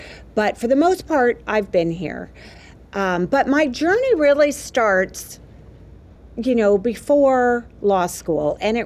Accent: California, United States; moved away as an adult; But I grew up in California. And I ended up coming to Wisconsin for school in 1991. I did have family here, so it wasn't completely a new place for me.

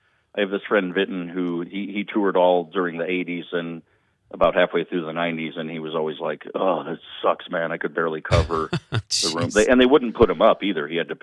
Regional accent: Marinette, Wisconsin, United States; I haven't been fortunate enough yet to do my hometown of Marinette.

